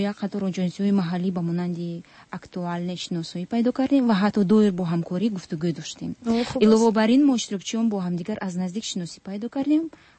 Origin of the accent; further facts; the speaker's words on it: Tajikistan; در وطن خودم در تاجیکستان